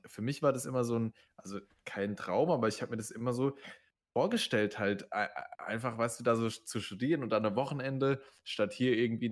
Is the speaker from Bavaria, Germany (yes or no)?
no; Hesse, Germany; Nee, Schwabe nicht. Nee, ich bin Hesse tatsächlich.